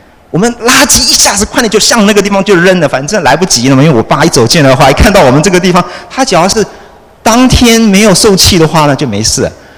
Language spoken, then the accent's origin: Chinese; Taiwan; 我记得我在台湾的时候，大家都知道我现在是从台湾来的，已经好久以前了。